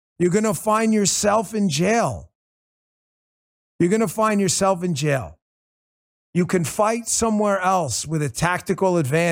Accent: New York City, New York, United States; I grew up in New York City, and I ran for office in Maryland twice.

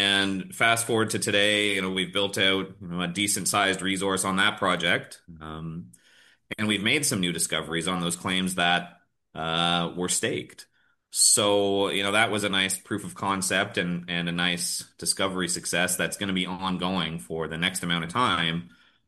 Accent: Canada; But I'm Canadian, so I started my career looking in different places in Canada for different metals.

